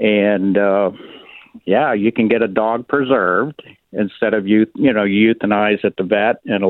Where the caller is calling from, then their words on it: Clinton, Pennsylvania, United States; Hey, Larry, I'm right out here in Clinton, Pennsylvania.